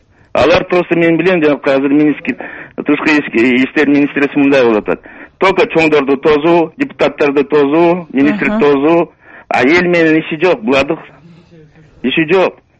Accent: Bishkek, Kyrgyzstan; Мен Бишкектен болом болот.

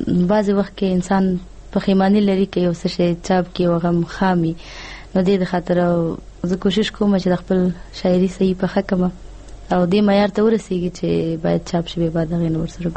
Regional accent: Nangarhar, Afghanistan; موږ د ننګرهار څخه تعلق لرو

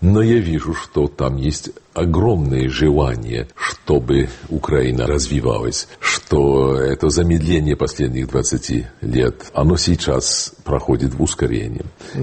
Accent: Poland; Russian is a second language; И важно сказать, что мы в этом, мы поляки, не можем считать себя чистыми и невиноватыми.

